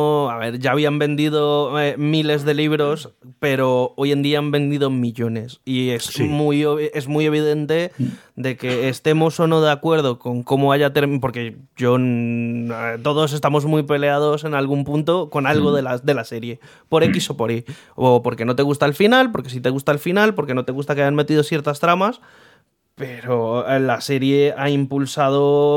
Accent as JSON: {"language": "Spanish", "country": "Colombia", "said": "Yo, cuando estaba en Colombia, porque soy colombiano"}